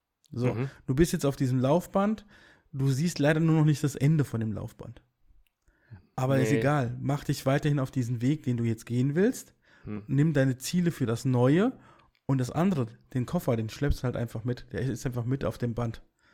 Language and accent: German; Hesse, Germany; das ist wurscht, wie man bei uns in Hessen so schön sagt.